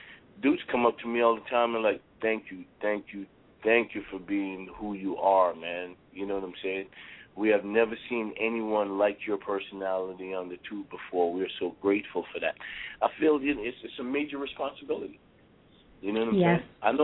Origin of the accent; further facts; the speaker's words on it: Brooklyn, New York, United States; And me growing up in Brooklyn, I usually put it all in there, baby.